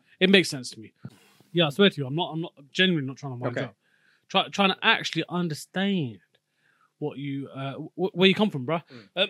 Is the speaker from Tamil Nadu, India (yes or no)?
yes; Chennai, Tamil Nadu, India; I'm from Madras, son.